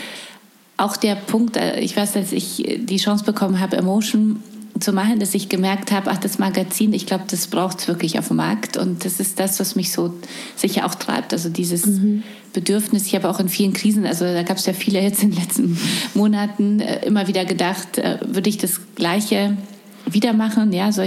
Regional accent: Poland; Also ich komme aus Polen.

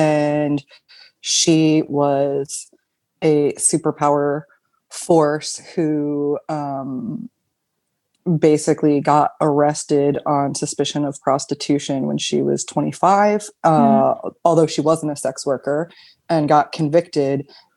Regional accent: United States; now in Berlin, Germany; I'm an American. I've lived in Berlin for almost 8 years.

